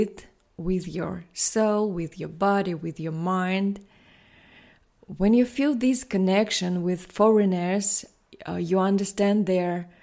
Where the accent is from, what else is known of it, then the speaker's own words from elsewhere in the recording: Siberia, Russia; English is a second language; Hi guys, nice to meet you. I'm from Russia, from Siberia. I like studying English because it's very interesting.